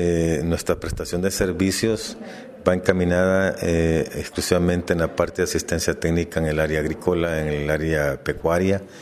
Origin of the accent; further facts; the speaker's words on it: Chalatenango, El Salvador; nosotros los alcaldes que venimos de la Mancomunidad La Montañona de El Salvador, Centroamérica.